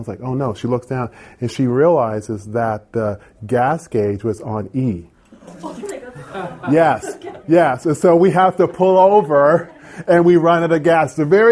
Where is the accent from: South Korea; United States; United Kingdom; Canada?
Canada; As I was telling you guys, I'm from Canada.